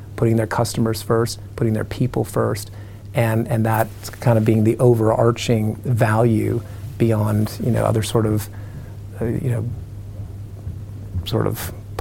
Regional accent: Arizona, United States; I come from Arizona.

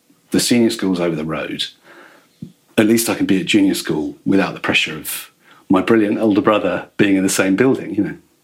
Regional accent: Newcastle, North East England, United Kingdom; I grew up in Newcastle and my brother and I went to an all-boys school, the Royal Grammar School in Newcastle.

